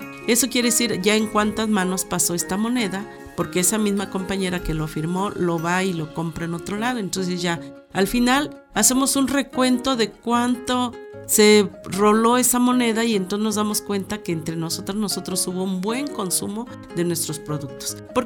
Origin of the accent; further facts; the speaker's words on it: Guerrero, Mexico; Yo soy de Guerrero, pero no soy indígena.